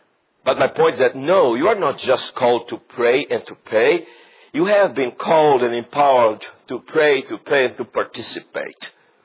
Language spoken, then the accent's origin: English; Brazil; English is a second language; My wife's from the Netherlands, I'm from Brazil. And we grew up in Brazil